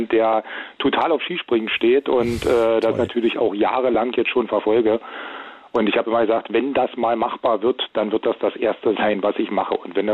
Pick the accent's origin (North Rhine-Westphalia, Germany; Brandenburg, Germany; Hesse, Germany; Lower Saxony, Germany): Brandenburg, Germany; Cottbus; ich bin in Cottbus groß geworden.